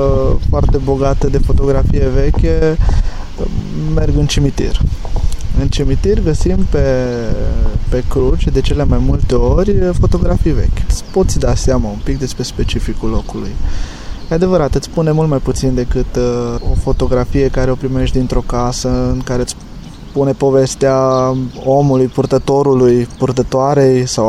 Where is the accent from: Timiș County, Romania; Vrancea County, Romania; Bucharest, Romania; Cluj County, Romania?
Timiș County, Romania; Timișoara; ca și copil de oraș. Pentru că am trăit și am crescut în Timișoara mai mult